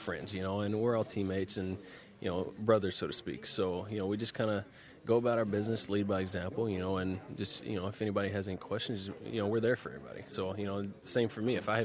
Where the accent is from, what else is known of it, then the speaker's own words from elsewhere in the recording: the South, United States; because I'm from the South, so I grew up in that.